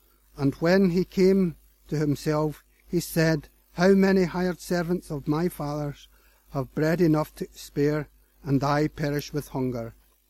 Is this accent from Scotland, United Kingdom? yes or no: yes; Hamilton, Scotland, United Kingdom; born there; I was born in Scotland, in a place called Hamilton, and a little place called Whitehill.